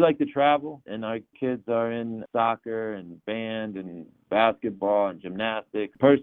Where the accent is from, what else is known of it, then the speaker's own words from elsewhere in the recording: Williamsport, United States; also born or lived in Washington, D.C. area; So I was born and raised in Williamsport, moved away for college, and then I lived in the D.C. area. I went to the University of Maryland for grad school, and then I stayed down there for a few years, and then I came back home.